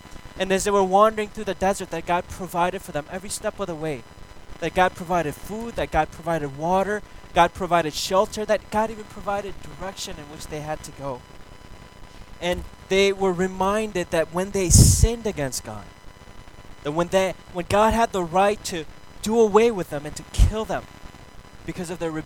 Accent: Minnesota, United States; I grew up in Minnesota, so everyone around me was blue eyes and blonde hair.

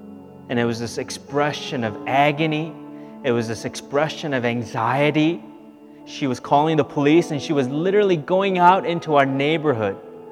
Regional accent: South Korea; I remember when I was growing up in Korea, my sister, she after school went to one of her friend's houses to play

